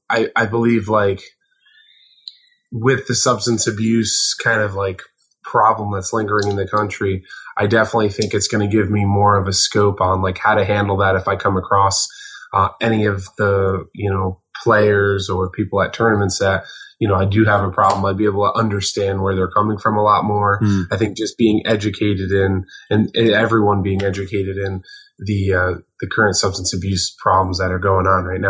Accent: Jefferson Heights, New York, United States; Yes, I was born and raised in Jefferson Heights, New York, which is a right around the village of Catskill.

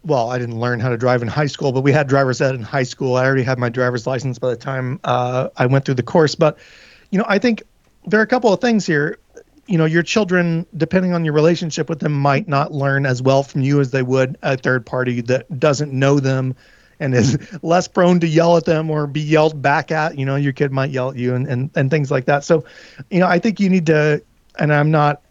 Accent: Tennessee, United States; Well, I do love Nashville. It's in my home state of Tennessee.

